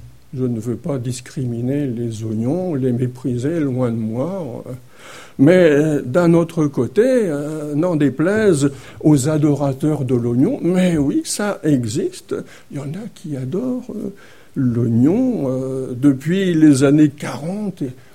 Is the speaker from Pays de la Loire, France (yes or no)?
yes; Nantes, Pays de la Loire, France; en plein centre de ma ville natale de Nantes